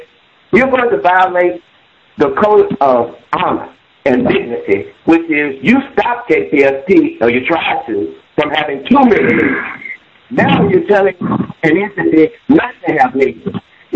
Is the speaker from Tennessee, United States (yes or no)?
no; Texas, United States; in the world I grew up in Texas, that's called hypocrisy.